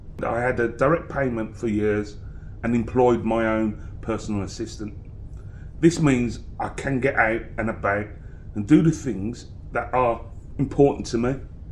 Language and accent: English; Birmingham, West Midlands, United Kingdom; I come from Birmingham.